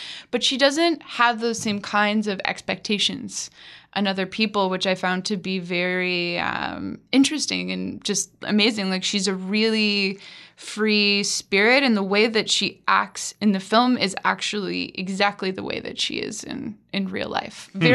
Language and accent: English; Penetanguishene, Ontario, Canada; accent: Franco-Ontarian; I grew up in Penetanguishene at a Francophone Ontarian school.